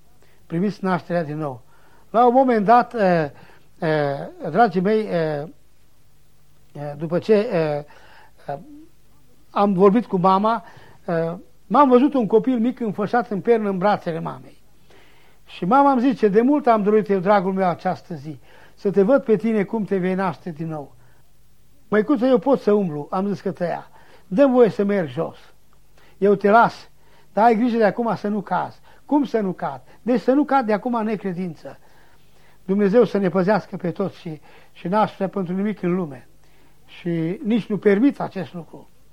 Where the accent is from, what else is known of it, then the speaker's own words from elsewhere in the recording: Satu Mare County, Romania; La mine sunt un sfert, dacă nu mai mult, sunt unguri de un sfert în satul meu, în județul Satu Mare. De aceea am învățat ungurește de copil și mă bucur.